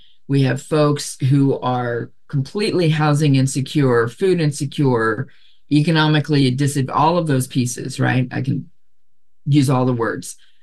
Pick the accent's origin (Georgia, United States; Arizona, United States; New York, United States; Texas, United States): Texas, United States; Dallas; now in Oregon, United States; I am originally from Dallas, Texas, but I've been here since 97.